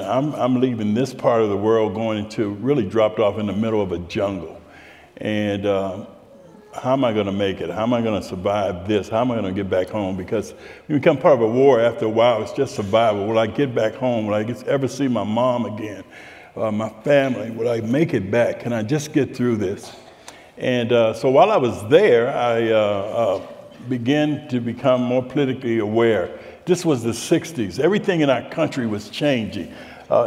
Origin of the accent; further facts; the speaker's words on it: Youngstown, Ohio, United States; I got out and I went back to my hometown, Youngstown, Ohio